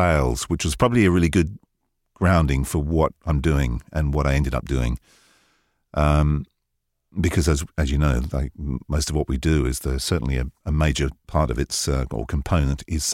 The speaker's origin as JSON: {"language": "English", "region": "East of England", "country": "United Kingdom", "tie": "born or raised there", "moved": "yes", "said": "But I grew up in Hertfordshire, born in the late 50s, two older brothers, so I was exposed to a lot of music through the 60s."}